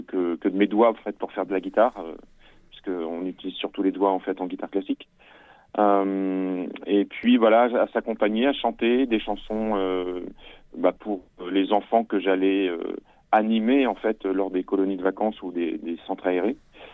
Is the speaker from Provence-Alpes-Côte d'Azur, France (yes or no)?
no; Caen, Normandy, France; also born or lived in Saint-Germain-en-Laye; je suis né en fait à Saint-Germain-en-Laye, c'est une ville que je ne connais pas du tout. Mes parents étaient étudiants à l'époque et du coup sont venus s'installer à Caen lorsque j'avais un an. J'ai grandi dans la ville de Caen et ses alentours.